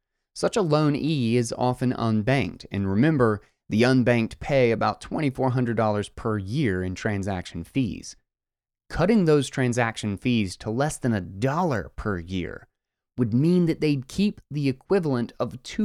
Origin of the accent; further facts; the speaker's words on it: United States; Bitcoin can also help solve problems in countries with healthier economies, including the US, my home country.